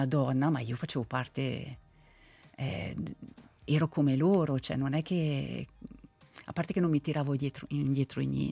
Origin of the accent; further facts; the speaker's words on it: Giubiasco, Ticino, Switzerland; io sono cresciuta a Giubiasco, conosco, so dove sono